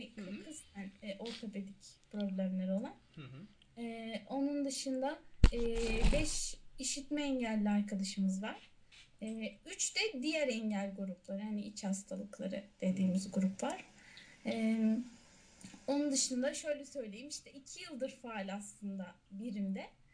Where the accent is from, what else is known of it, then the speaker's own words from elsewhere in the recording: Kırşehir, Turkey; Doğma büyüme Kırşehirliyim zaten. Hani hiç Kırşehir dışında okul hayatım olmadı.